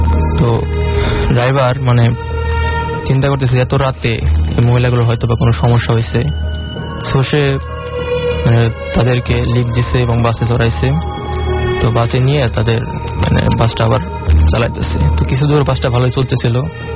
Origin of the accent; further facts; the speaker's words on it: Manikganj, Dhaka Division, Bangladesh; মানিকগঞ্জে আমাদের গ্রাম